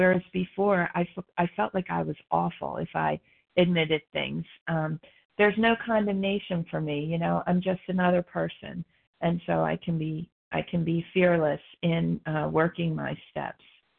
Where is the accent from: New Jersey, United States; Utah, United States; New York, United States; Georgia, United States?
New Jersey, United States; a grateful, recovered, compulsive overeater from South Jersey.